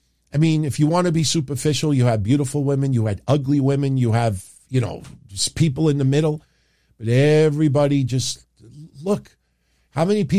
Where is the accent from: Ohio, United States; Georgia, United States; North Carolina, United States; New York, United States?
New York, United States; hanging out with Philly, hardcore Philly guys, and being a New Yorker, going to the ECW arena